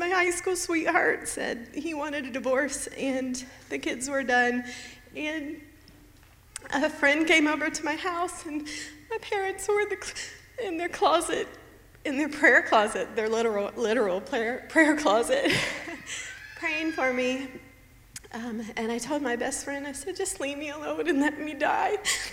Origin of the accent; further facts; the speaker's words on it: Columbus, Ohio, United States; I'm from Columbus, Ohio, and I'm Bobby's little sister.